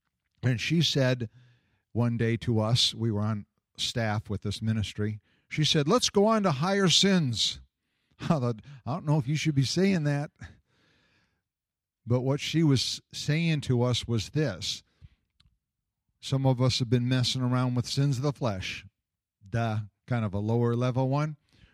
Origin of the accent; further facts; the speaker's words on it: the South, United States; We're from the South. We do a dog dip every Saturday.